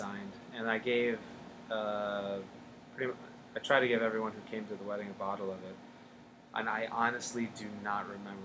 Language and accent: English; New York, United States; Yeah, so growing up in New York, we drank a lot of 40s.